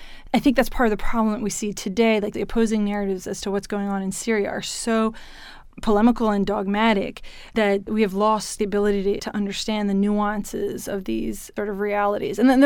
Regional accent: United States; as an American, is really something you can never understand

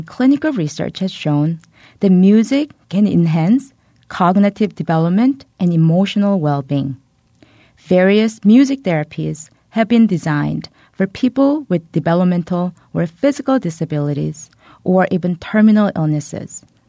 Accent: South Korea; You will be whatever you will be, my mom would tell me when I was a teenager growing up in South Korea.

